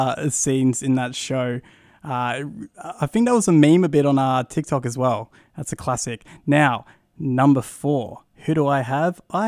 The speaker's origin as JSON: {"language": "English", "region": "New South Wales", "country": "Australia", "said": "I'm from the Central Coast, so we say the Coasties with Newcastle, you got the Novocastrians."}